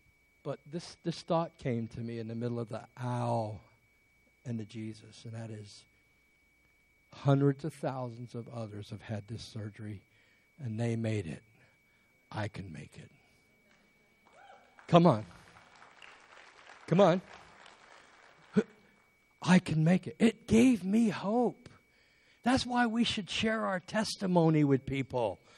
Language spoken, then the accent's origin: English; England, United Kingdom; born there; because I was born in England.